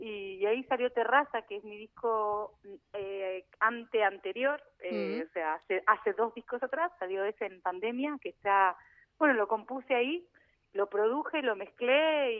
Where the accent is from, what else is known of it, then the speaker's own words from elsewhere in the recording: Buenos Aires, Argentina; moved away; also born or lived in Madrid, Spain; en mi tierra, en Argentina, en Buenos Aires, me mudé infinita cantidad de veces